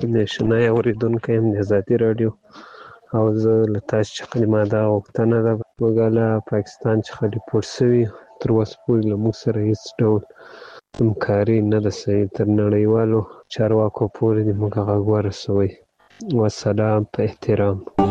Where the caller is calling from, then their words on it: Ghazni, Afghanistan; زه د غزنی دی ولایت دی اکتی ولسوالی څخه تاسو ته پیغام پریږدم.